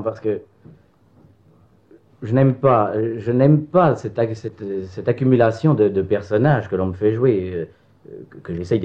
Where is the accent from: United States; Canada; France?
France; Auvergne-Rhône-Alpes; comme je suis savoyard, j'adore la montagne